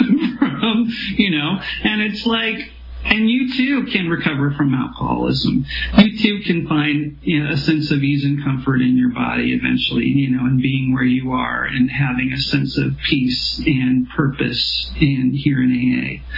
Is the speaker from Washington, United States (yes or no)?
yes; Seattle, Washington, United States; now in Los Angeles, United States; I am from Seattle, Washington, and now I live on the mean streets of Los Angeles.